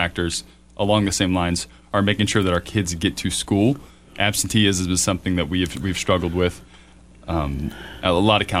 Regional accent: Ocala, Florida, United States; I was born and raised in Ocala. I left for some years. I was in the Navy.

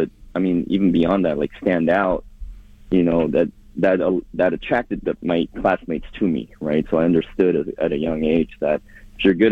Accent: Springfield, United States; it was really truly a village, you know, experience growing up in Springfield, where the entire school rallied around, you know, the one or two ESL teachers

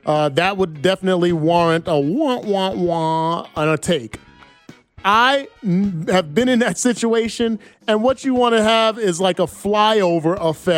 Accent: Bayonne, New Jersey, United States; all of those sports that I grew up in Little League. Shout out to Bayonne, New Jersey, Bayonne Little League.

